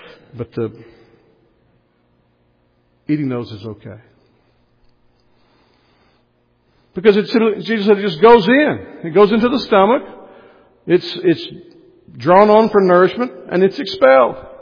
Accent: Texas, United States; also born or lived in Louisiana; I grew up in Southeast Texas. I was a pastor in Louisiana for a long time.

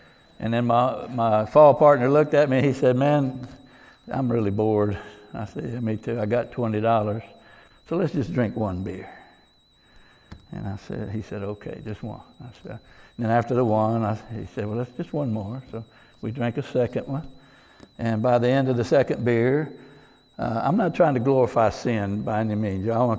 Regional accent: Texas, United States

